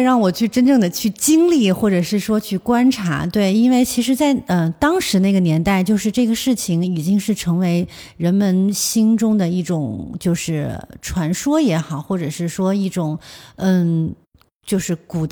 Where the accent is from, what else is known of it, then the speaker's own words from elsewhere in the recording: Hunan, China; 然后因为我是湖南人，然后当时大学的时候呢